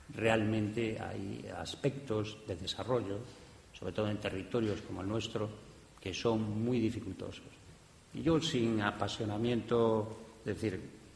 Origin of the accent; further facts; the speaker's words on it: Lugo, Galicia, Spain; Yo que soy de Lugo